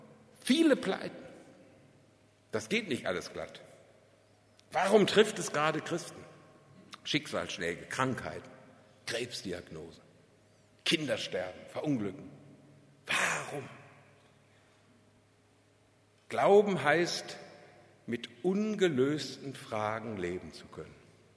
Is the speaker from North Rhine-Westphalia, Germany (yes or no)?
yes; Bünde, North Rhine-Westphalia, Germany; Bünde, ist ja meine Heimat.